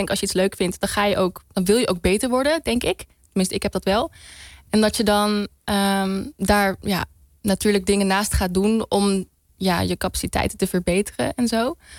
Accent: Nijmegen, Gelderland, Netherlands; now in Utrecht, Netherlands; ik wil echt gewoon hier graag wonen in Utrecht. Ik kom uit Nijmegen.

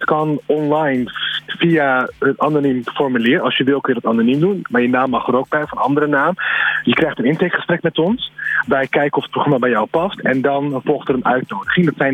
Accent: Amersfoort, Utrecht, Netherlands; Ik kom uit Amersfoort en ik ken daar heel veel mensen. En ik ben mijn vrijwilligerswerk ben ik in Amersfoort gestart.

